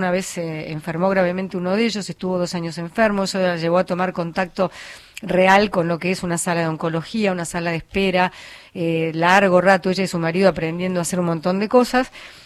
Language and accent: Spanish; Buenos Aires, Argentina; Soy porteña y no bailo tango